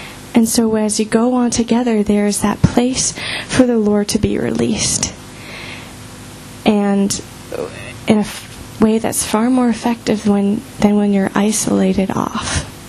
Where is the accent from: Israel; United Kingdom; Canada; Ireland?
Canada; also born or lived in United States; I'm from a different country than they are. I'm actually from Canada, and I came to the States